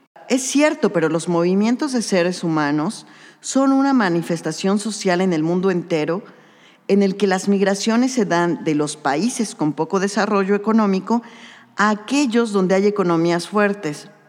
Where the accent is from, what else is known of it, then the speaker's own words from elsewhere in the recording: Mexico; muchos migrantes de otros países atraviesan México, porque somos los vecinos de Estados Unidos